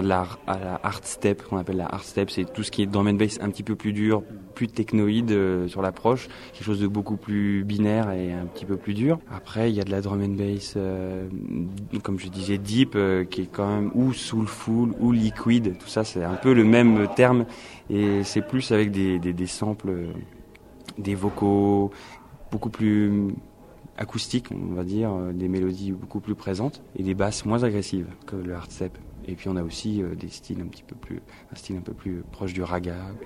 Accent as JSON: {"language": "French", "town": "Caen", "region": "Normandy", "country": "France", "tie": "born or raised there", "said": "qui se trouve à Caen, en Normandie, ma région natale, ma ville natale"}